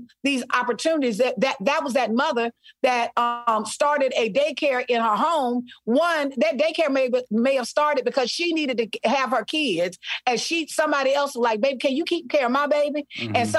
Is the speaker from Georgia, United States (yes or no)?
no; Selma, Alabama, United States; also born or lived in Mobile; Listen, I am from Selma, Alabama. Mobile. Oh, yeah. I spent part of my life in Mobile